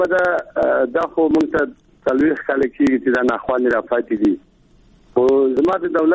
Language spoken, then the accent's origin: Pashto; Afghanistan; مونږ افغانان یو، مونږ انسانان یو